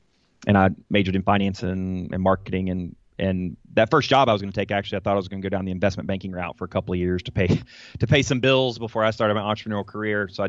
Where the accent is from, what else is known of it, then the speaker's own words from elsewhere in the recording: Atlanta, Georgia, United States; But I grew up around Atlanta, Atlanta, Georgia area, and I grew up in a bit of an entrepreneurial family.